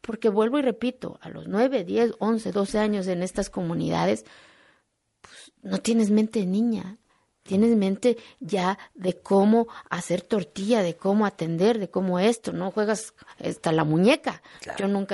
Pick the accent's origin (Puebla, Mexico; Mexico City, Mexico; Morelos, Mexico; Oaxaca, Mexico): Oaxaca, Mexico; also born or lived in Salina Cruz; cuando yo salgo de mi pueblo, yo no conocía mochila, mi mamá me puso mis cositas, una cajita para mí, yo iba con mi mejor